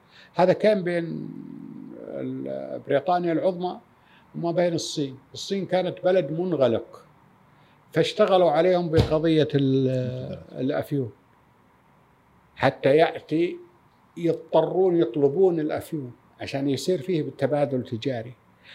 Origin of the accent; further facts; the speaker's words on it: Saudi Arabia; لأنه بعض النشاز اللي موجود في السوشيال ميديا لا يمثلنا كسعوديين